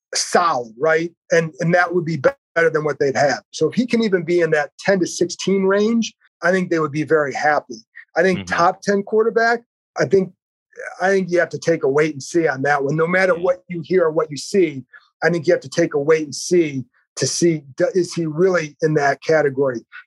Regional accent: Cleveland, Ohio, United States; So like, for example, I grew up in Cleveland. I was an Indians fan.

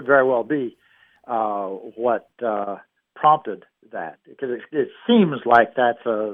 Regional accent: Iowa, United States; When I was growing up in Iowa, my aunt, who was the eldest in a family

